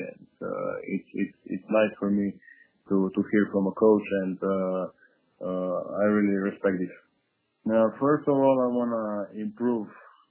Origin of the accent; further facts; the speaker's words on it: Bled, Slovenia; English is a second language; I was at my hometown in Bled